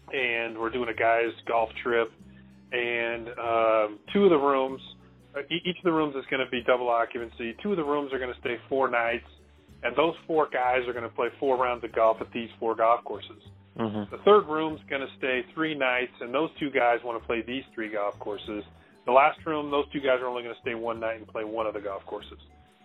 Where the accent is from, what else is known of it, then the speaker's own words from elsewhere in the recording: Reno, Nevada, United States; So basically, I grew up here in Reno, Nevada. That's where our office is located.